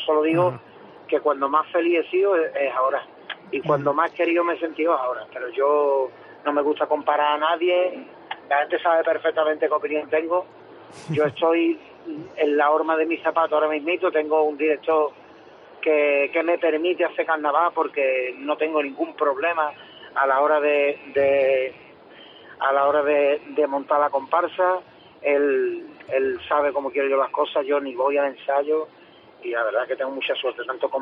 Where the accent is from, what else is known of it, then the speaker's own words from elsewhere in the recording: Cádiz, Andalusia, Spain; Para mí mi tierra es algo fundamental, es algo imprescindible. No podría vivir sin mi tierra y sin el gaditanismo que me rodea.